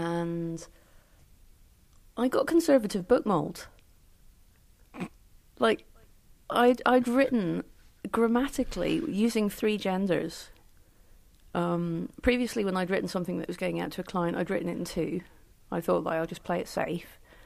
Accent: Scotland, United Kingdom; but it reminds me an awful lot of being Scottish and having to deal with the fact that there's a much bigger country to the south, which has a history of not treating Scotland very well.

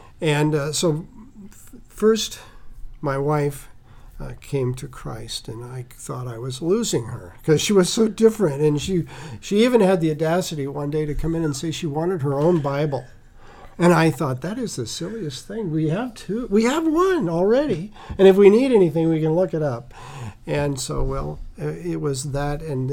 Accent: Phillipsburg, Kansas, United States; also born or lived in Omaha; I was born in Kansas and brought up in the same little town in north central Kansas, Phillipsburg.

